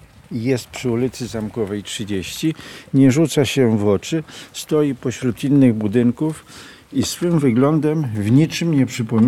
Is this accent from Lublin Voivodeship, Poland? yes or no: yes; Bełżyce, Lublin Voivodeship, Poland; Ja jestem rodowitym bełżyczaninem.